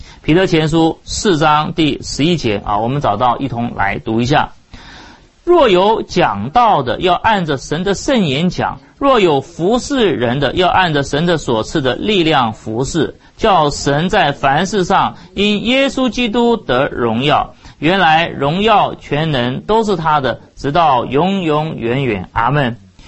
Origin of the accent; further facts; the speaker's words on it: China; 我们中国人都特别谦卑啊